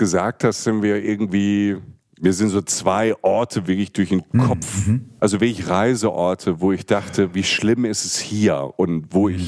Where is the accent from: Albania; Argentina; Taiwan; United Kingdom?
Albania; Und ja, wir sind Albaner und hinher.